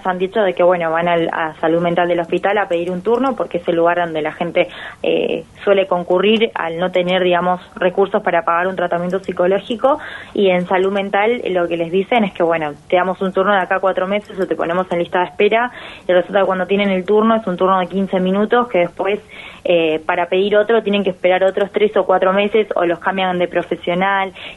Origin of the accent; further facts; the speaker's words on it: Tierra del Fuego, Argentina; Yo soy fueguina y esto es algo que está naturalizado hace años